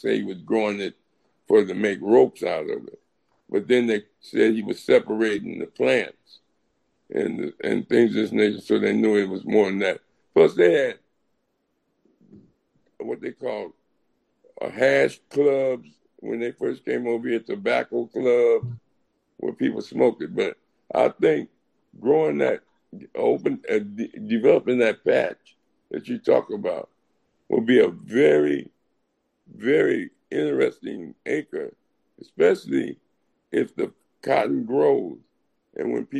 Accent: Compton, California, United States; See, I grew up in Watson, Compton, and I'm a street brother, street.

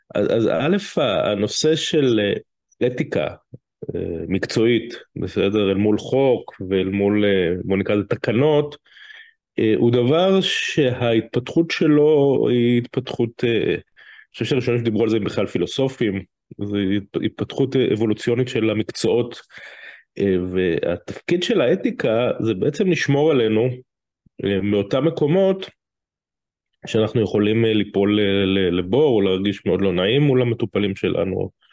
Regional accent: France; כי מצד אחד בתור צרפתי ובן לאב צרפתי

